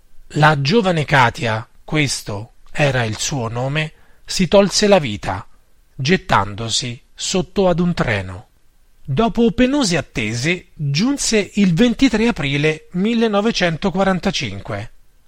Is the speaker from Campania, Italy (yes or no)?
no; Pozzonovo, Veneto, Italy; now in Monselice, Italy; Lo feci prima a Pozzonovo, mio paese di origine, poi a Monselice, dove risiedo.